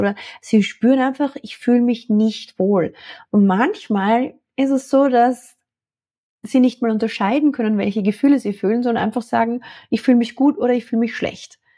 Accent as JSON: {"language": "German", "country": "Austria", "tie": "born or raised there", "said": "Ich bin in den 80ern aufgewachsen in Österreich."}